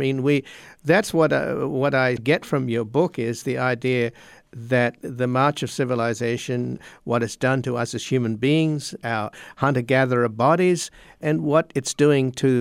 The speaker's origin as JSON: {"language": "English", "country": "Australia", "tie": "born there", "also_born_or_lived": "Papua New Guinea", "said": "because I was born in Australia and spent some time in New Guinea"}